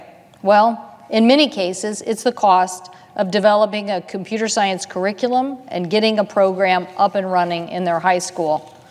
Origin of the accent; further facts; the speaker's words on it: Washington, United States; especially in my home state of Washington